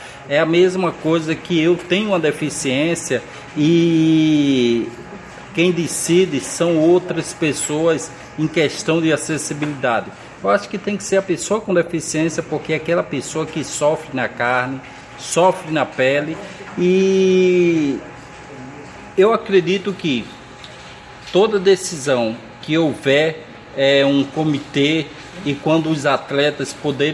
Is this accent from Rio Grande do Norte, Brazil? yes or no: yes; Natal, Rio Grande do Norte, Brazil; now in Rio de Janeiro, Brazil; eu sou de Natal, no Rio Grande do Norte, mas eu tenho o Rio de Janeiro como a minha segunda cidade